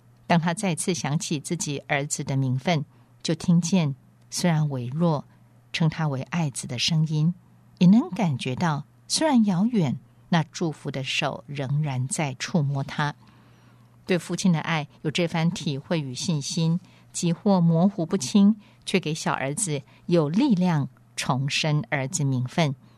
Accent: Netherlands; Chinese is a second language; 我说我是荷兰来的

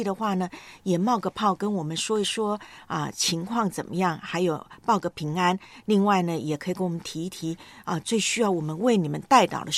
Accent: Taiwan; 我就看过呢有个视频在我的老家台湾啊

